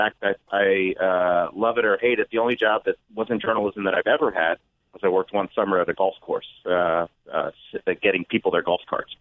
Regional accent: Pottsville, Pennsylvania, United States; Pennsylvania, a town called Pottsville.

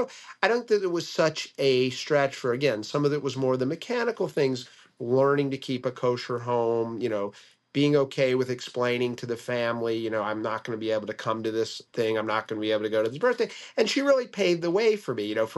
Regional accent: Norfolk, Virginia, United States; growing up in Norfolk, another Southern, even smaller Southern community

